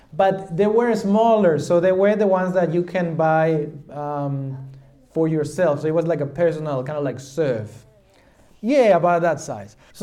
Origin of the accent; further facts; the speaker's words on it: southern Mexico, Mexico; English is a second language; So I'm from Mexico. And I come from the south part of Mexico. But when I was little, I used to live in the northern part of Mexico.